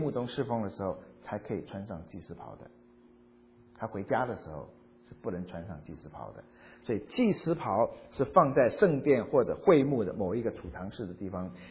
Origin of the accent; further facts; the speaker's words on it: Taiwan; 我们从小在台湾受教育